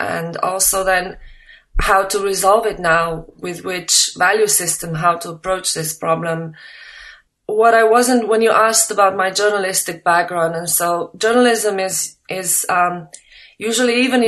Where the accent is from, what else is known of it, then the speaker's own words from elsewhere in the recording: Slovenia; English is a second language; I'm not from Albania, I'm from Slovenia